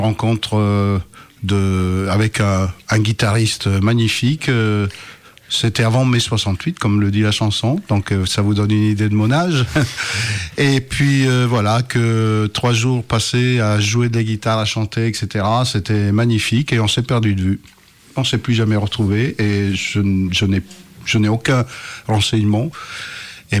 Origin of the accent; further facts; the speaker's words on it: Grenoble, Auvergne-Rhône-Alpes, France; French is a second language; also born or lived in Sicily, Italy / northern Italy; je suis sicilien, mais en revanche je n'ai pratiquement pas vécu en Sicile. Je suis né en Sicile, mais mes parents ont émigré dans le nord de l'Italie très tôt. J'étais bébé. Et puis, après quelques années dans le nord de l'Italie, nous sommes venus en France.